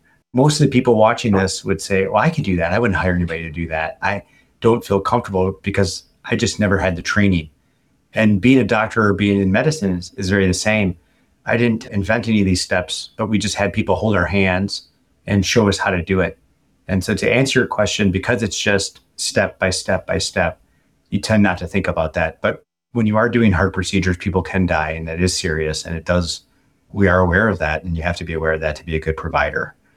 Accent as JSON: {"language": "English", "town": "Kenosha", "region": "Wisconsin", "country": "United States", "tie": "born or raised there", "said": "I'm actually born and raised in Wisconsin. I'm from a small town to Kenosha, Wisconsin."}